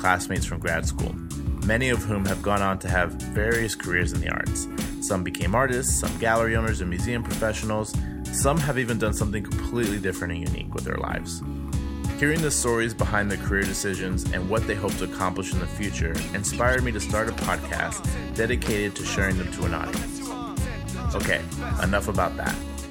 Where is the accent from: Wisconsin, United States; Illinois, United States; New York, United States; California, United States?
California, United States; San Diego; now in San Francisco, United States; I'm originally from San Diego, and proudly so. I grew up there and then attended the University of San Diego.